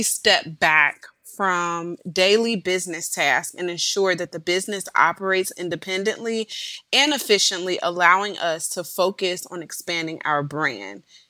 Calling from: Cincinnati, Ohio, United States; I'm calling in from Cincinnati, Ohio

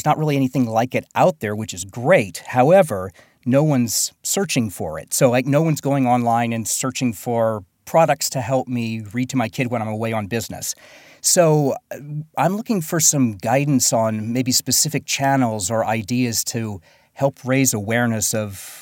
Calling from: New York City, New York, United States; I'm calling from New York City, and my company is Read2Me.

